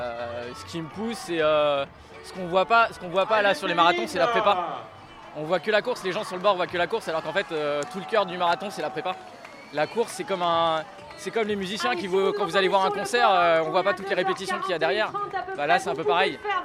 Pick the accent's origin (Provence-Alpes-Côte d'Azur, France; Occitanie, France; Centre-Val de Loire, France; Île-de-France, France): Centre-Val de Loire, France; Je viens de la Touraine et j'ai commencé quand j'étais ado.